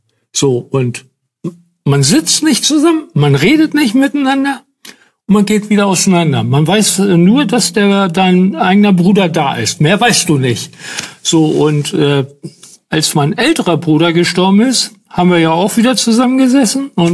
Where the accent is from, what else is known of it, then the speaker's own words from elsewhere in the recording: Hänigsen, Lower Saxony, Germany; born there; In der Nähe von der ehemaligen Kreisstadt Burgdorf. So, und da, ich bin in Henigsen geboren. Ich bin in unserem Haus, was man mal damals gebaut hat, geboren, 1952.